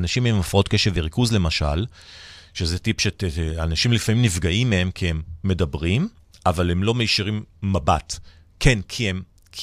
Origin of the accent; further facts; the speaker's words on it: Nigeria; now in Israel; אני נולדתי וגדלתי באפריקה